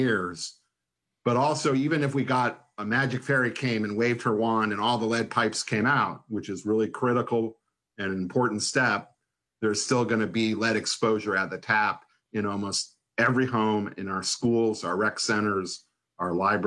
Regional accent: Washington, District of Columbia, United States; 10 years before Flint, here in my hometown in D.C., we had 20 to 30 times the amount of lead coming through our taps.

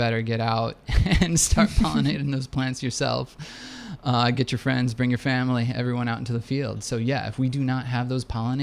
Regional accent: Madison, Wisconsin, United States; I'm actually from Madison and grew up here

